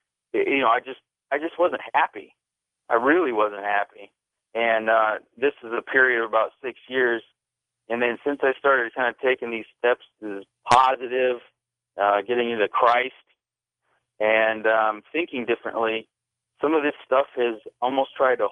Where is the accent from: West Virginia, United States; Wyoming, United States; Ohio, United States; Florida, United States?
Wyoming, United States; moved away; I've always been a pretty positive kid growing up in Wyoming. Moving to Nebraska, you know, I had some challenges and whatnot.